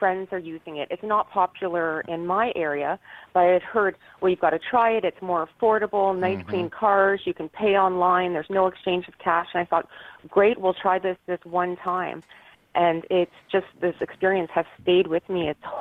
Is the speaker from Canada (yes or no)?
yes; Canada; Yes. I'm Canadian. Ah. We live in Canada. And I live near Toronto, but Toronto's the only place you probably would have heard of because we live in sort of a rural area close to Toronto.